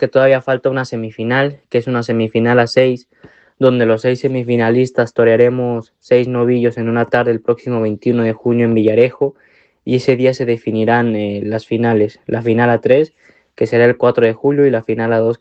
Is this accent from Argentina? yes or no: no; Mexico; al final somos tres mexicanos, compatriotas